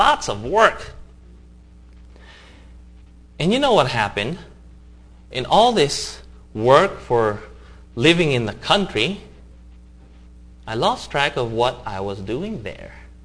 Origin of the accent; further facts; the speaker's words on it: United States; because, you know, they liked me because I came from the States, you know, and I spoke English without a Filipino accent, so they thought that was very cool.